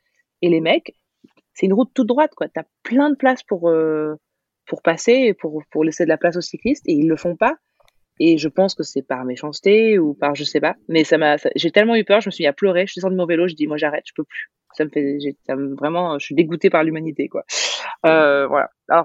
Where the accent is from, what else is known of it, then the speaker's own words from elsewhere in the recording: England, United Kingdom; nous, on vient d'Angleterre